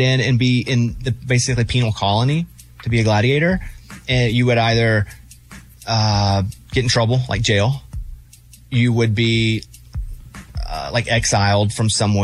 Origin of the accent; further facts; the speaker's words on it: Arkansas, United States; We went to Rome and we went to the Colosseum and I'm just like, I'm from Arkansas, you know?